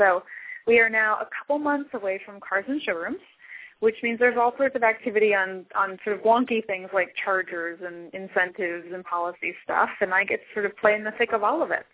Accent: California, United States; I come from California, and for decades we have had air quality problems

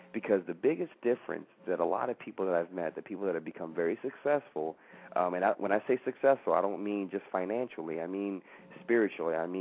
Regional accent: Hope, Arkansas, United States; also born or lived in Louisiana / Georgia; I was born in Louisiana. And then at 9, my mother moved to Arkansas, in Hope, Arkansas. And I lived there till I was 17 years old, my junior year of high school.

